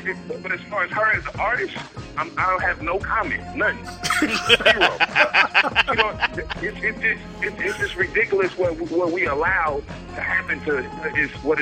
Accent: California, United States; So, obviously, I'm from Northern California.

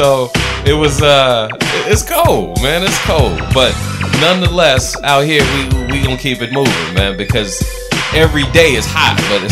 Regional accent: Midwest, United States; And I'm from the Midwest

